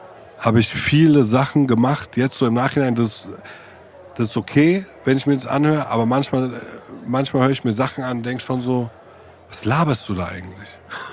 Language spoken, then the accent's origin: German; Germany; wenn du in der Szene groß wirst, ja, so wie die Hip-Hop-Szene zum Beispiel, als Deutscher, wie ich, mit nur Ausländern